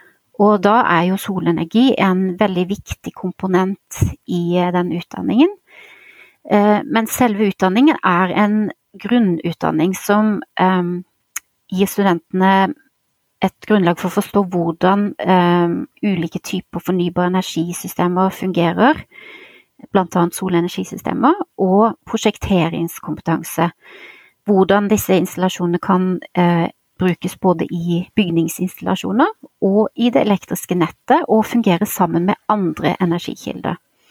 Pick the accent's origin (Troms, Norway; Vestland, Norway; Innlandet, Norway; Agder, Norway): Agder, Norway; Grimstad; det var på tide å vende nesa hjem igjen til Norge. Og da endte jeg opp tilbake faktisk rett ved hjembyen min Grimstad